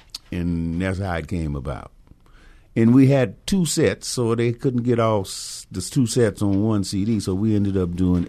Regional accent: Omaha, Nebraska, United States; And it's so beautiful to be home again, because I am from Omaha, Nebraska

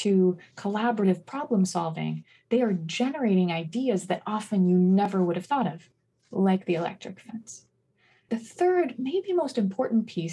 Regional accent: New Haven, Connecticut, United States; And this was a story that Gloria Steinem told when she came to my hometown of New Haven.

